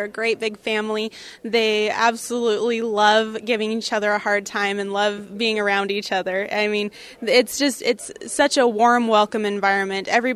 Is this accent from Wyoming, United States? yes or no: yes; Wheatland, Wyoming, United States; I'm a junior at the University of Wyoming majoring in Ag Communications, and I grew up in Wheatland, Wyoming.